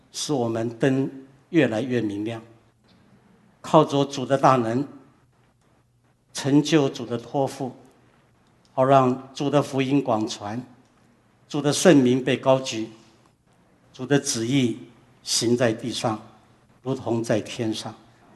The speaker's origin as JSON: {"language": "Chinese", "country": "China", "said": "看今天神恩待我们中国人，算一算海内外至少1亿个基督徒"}